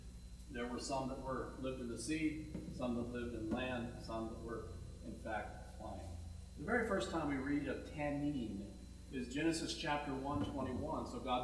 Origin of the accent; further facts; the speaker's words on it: South Dakota, United States; Again, my home state, South Dakota